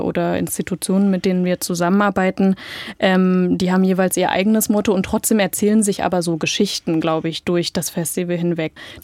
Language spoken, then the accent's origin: German; Halle, Saxony-Anhalt, Germany; Übrigens wieder eine Erinnerung an meine Jugend in Halle.